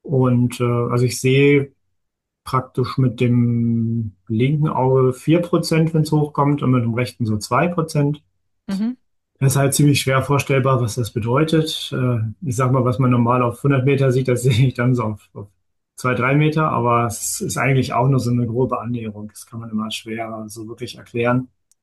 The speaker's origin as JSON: {"language": "German", "town": "Hanover", "region": "Lower Saxony", "country": "Germany", "said": "Also ich war aus Hannover damals zum Beispiel."}